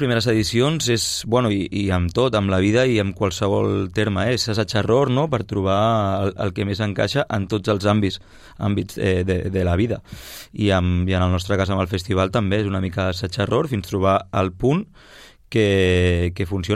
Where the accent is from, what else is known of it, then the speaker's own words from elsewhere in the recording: Sabadell, Catalonia, Spain; jo em considero una persona com molt de Sabadell